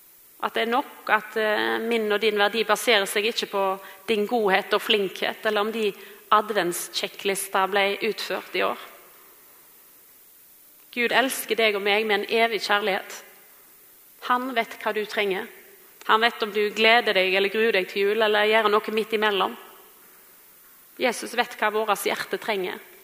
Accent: Vestland, Norway; hjemme på Vestlandet, for vi pleier ofte å ta en tur der i jul

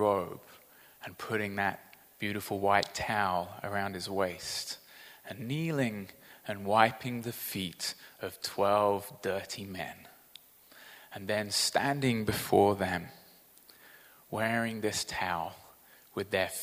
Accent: Brazil; Now, I grew up in Brazil, like I said, and in Brazil, it's hot all the time.

